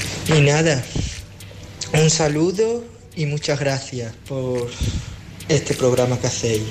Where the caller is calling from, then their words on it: Badajoz, Extremadura, Spain; de Badajoz.